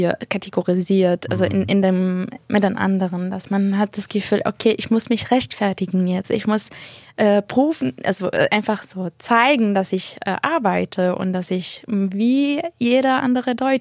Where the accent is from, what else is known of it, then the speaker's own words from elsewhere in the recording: Syria; ich komme aus Syrien und das war's.